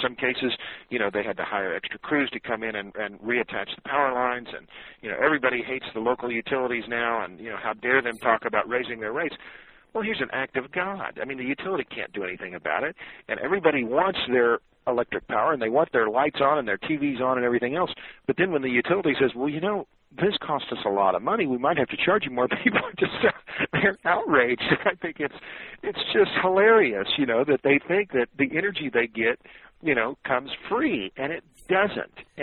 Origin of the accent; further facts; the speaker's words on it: Tulsa, Oklahoma, United States; And I'm in Oklahoma, in fact. We were talking this morning. I'm in my hometown, Tulsa